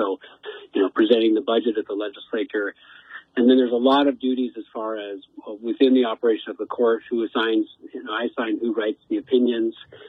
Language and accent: English; Montana, United States; So I went to University of Montana in Missoula. I grew up in Montana.